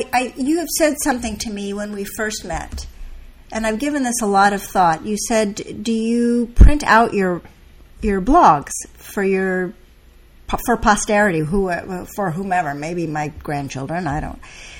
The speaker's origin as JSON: {"language": "English", "town": "Orinda", "region": "California", "country": "United States", "tie": "born or raised there", "said": "I grew up in Orinda."}